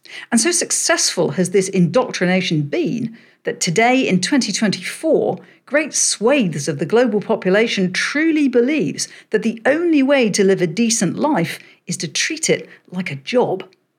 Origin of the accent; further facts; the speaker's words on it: United Kingdom; being British, I'm not very good with those